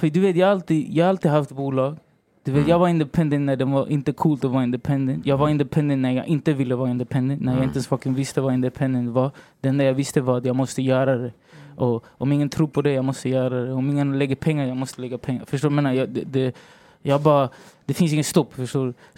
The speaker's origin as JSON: {"language": "Swedish", "town": "Rinkeby", "region": "Stockholm County", "country": "Sweden", "said": "jag är chilenare, jag bor i Sverige och jag är från Rinkeby."}